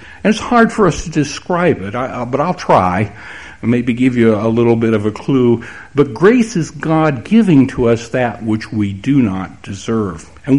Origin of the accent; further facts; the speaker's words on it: Texas, United States; Since I'm from Texas, I guess it's all right if I tell you a Texas story.